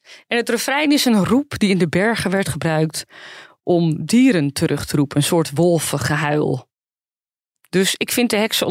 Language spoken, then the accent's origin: Dutch; Zaanstad, North Holland, Netherlands; accent: Zaans; ik ben gewoon hier geboren en getogen, en je hoort mijn Zaanse tongval